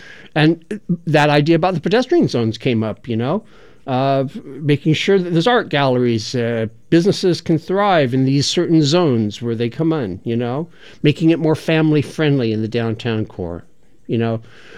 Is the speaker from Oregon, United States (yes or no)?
yes; Portland, Oregon, United States; And I told him I was from Portland, Oregon.